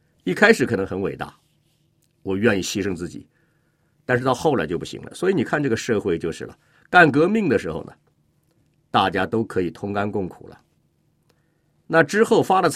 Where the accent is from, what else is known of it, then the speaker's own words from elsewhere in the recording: China; moved away; 有时我们中国人有点毛病呢，我看到他们移民到外国，第一件事干嘛？